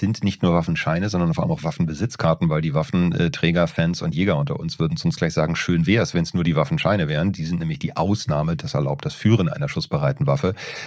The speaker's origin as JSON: {"language": "German", "region": "Berlin", "country": "Germany", "said": "Gut, als Stadt, ich meine, ich bin Berliner"}